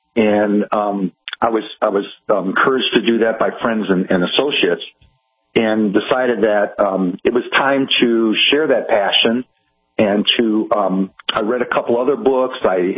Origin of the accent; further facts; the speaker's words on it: Cleveland, Ohio, United States; moved away as an adult; also born or lived in Kansas City / Louisville / rural Missouri / northern Michigan; decided that in order for me to grow it, I'd have to leave Cleveland, my hometown, and moved to Kansas City and worked for a big, large healthcare system there for 10 years, and then to Louisville and then back to rural Missouri